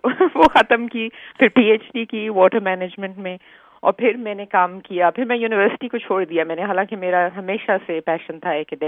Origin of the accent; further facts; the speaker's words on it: Lahore, Punjab, Pakistan; میں لاہور میں پلی بڑی اور میں نے engineering, civil engineering university of engineering and technology سے کی.